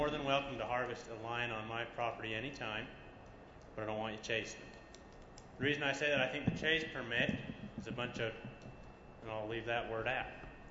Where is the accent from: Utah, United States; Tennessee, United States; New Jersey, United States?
Utah, United States; Park Valley; I'm from Park Valley.